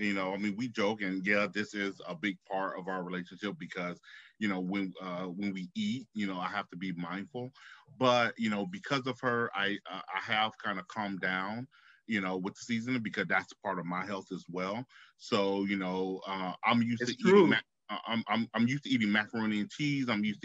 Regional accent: Florida, United States; we're from the South, we're from Florida, so we know how bad things can get.

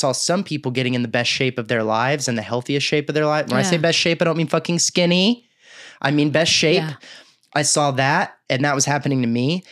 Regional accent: Texas, United States; I grew up in Texas with a bunch of people that we didn't know anything about nutrition.

